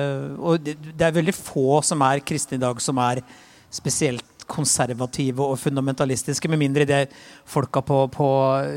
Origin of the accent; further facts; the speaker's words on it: Lillestrøm, Akershus, Norway; der jeg vokste opp på Lillestrøm